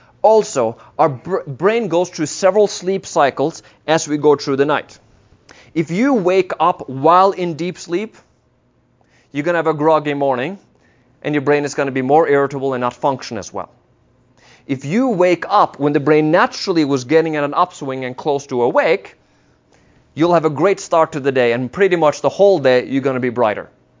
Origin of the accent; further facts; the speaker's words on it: Norway; accent: Norwegian; English is a second language; I grew up in Norway. Yes, that's where my accent is from.